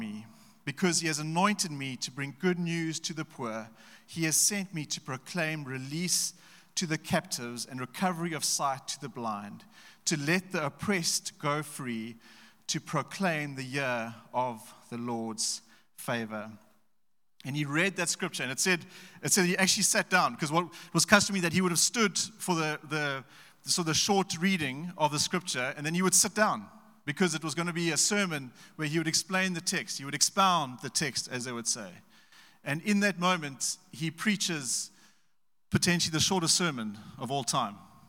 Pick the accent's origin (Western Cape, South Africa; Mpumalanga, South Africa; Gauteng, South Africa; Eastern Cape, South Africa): Gauteng, South Africa; Pretoria; We return home to Gauteng is our home. I grew up in Pretoria, my wife in Joburg.